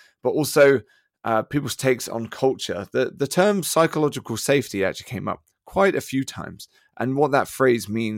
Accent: United Kingdom; And well, it's because I'm British, right?

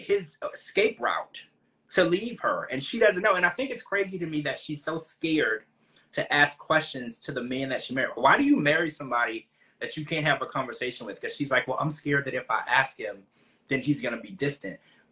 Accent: Louisiana, United States; You know, I'm from Louisiana.

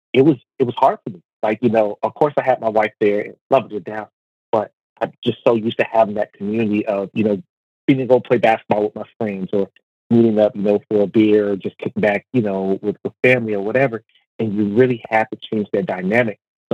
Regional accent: Dallas, Texas, United States; I am actually from Dallas, and I would take the dry heat of living in Texas over being in the humidity of Virginia any day of the week.

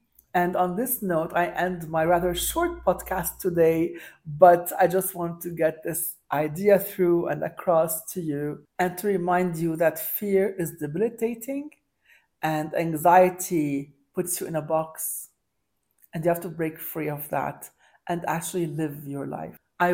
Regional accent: Lebanon; he's like, where are you from? I'm from Lebanon, yada, yada.

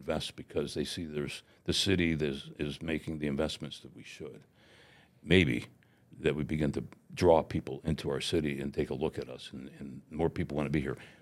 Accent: Watertown, United States; And I looked at him, and I'm from Watertown. I mean, I've lived here

